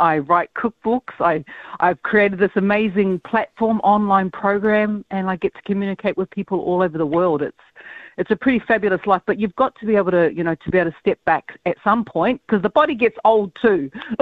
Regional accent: Otara, Auckland, New Zealand; He's from Māngere, and yes, I'm from Otara

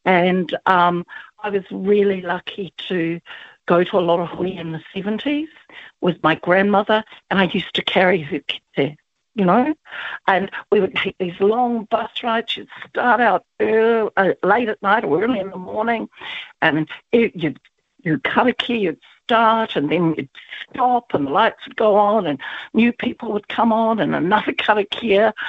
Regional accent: Taranaki, New Zealand; I grew up in Taranaki.

